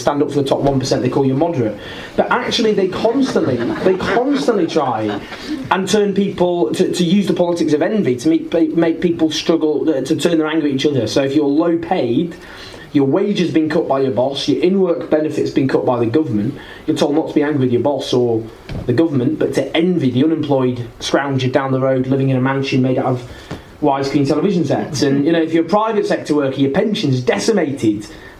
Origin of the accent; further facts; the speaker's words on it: Stockport, North West England, United Kingdom; also born or lived in Falkirk; But I left when I was four and went to Falkirk in Scotland for 2 years, and then I grew up in Stockport, in Greater Manchester.